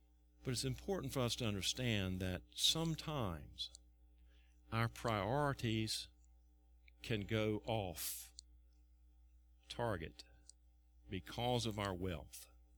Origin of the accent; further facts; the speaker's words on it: Tarboro, North Carolina, United States; I remember growing up in Tarboro. The street light was almost paid for. Tarboro was a small town, 12,000 people, smaller today than it was then.